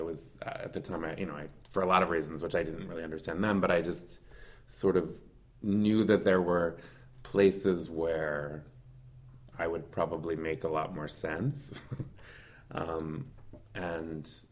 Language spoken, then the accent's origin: English; Ancramdale, New York, United States; now in Hudson, United States; I'm originally from Columbia County, a town called Ancrumdale, which is about a half an hour from here, and I moved to Hudson in the early 2000s.